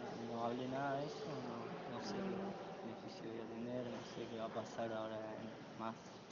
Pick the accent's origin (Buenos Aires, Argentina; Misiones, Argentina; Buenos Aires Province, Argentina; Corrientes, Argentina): Misiones, Argentina; El Dorado; Del Dorado, Misiones.